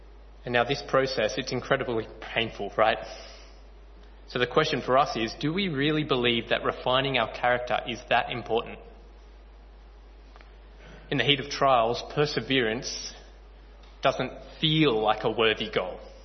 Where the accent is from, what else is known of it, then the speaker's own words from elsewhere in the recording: Sutherland Shire, New South Wales, Australia; I preached on this passage 3 weeks ago in the church I grew up in the Sutherland Shire.